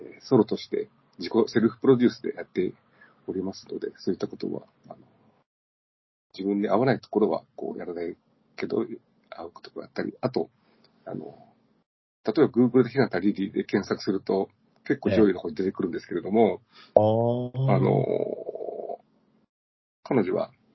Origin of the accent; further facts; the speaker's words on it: Nagoya, Aichi, Japan; 地元名古屋の地下アイドルに